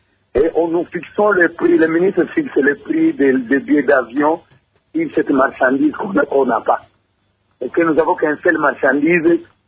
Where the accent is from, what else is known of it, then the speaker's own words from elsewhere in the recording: Bukavu, South Kivu, DR Congo; nous, les gens de Bukavu